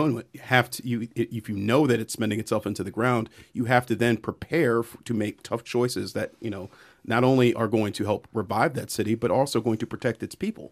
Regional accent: Cleveland, Ohio, United States; Well, I'd like to bring attention back to my hometown of Cleveland

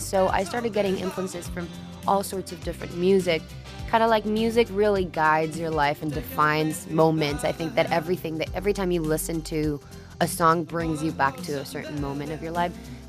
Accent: Mexico; English is a second language; When I grew up in Mexico, the reason why I sort of got into speaking English and learning other languages was through my father.

